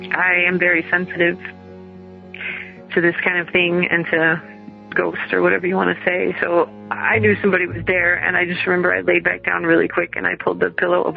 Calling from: Madison, Wisconsin, United States; I'm calling from Madison, Wisconsin.

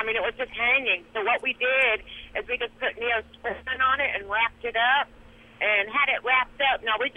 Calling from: Rolla, Missouri, United States; I'm over in Missouri right now, Rolla, Missouri.

